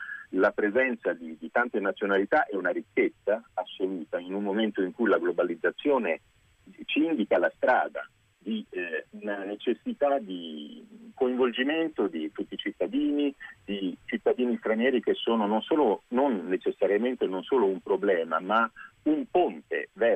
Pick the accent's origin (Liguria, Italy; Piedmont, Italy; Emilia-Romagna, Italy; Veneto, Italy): Emilia-Romagna, Italy; Rimini; now in Prato, Italy; io sono un pratese che vive a Prato da 15 anni, sono un romagnolo, provengo quindi da una terra rossa, altrettanto rossa politicamente come nella tradizione toscana, vengo da Rimini